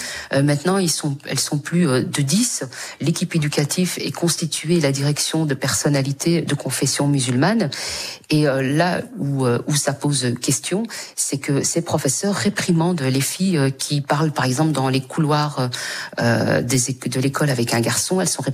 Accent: Brussels, Brussels-Capital Region, Belgium; d'une famille de musulmane. Et je suis l'aînée de 8 enfants. Donc, évidemment, j'ai grandi à Bruxelles dans un quartier qu'on appelle les quartiers assez sensibles, juste à côté de Molenbeek.

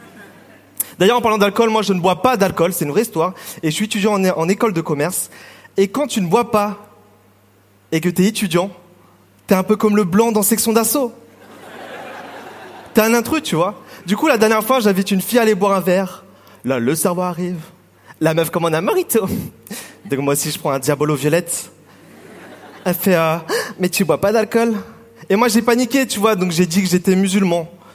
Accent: Vietnam; je ne suis pas chinois, ni coréen, je suis vietnamien.

